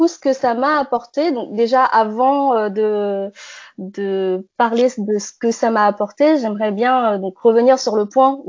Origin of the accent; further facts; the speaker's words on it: New Caledonia; moi je viens de Nouvelle-Calédonie où je suis née et où j'ai passé mon bac là-bas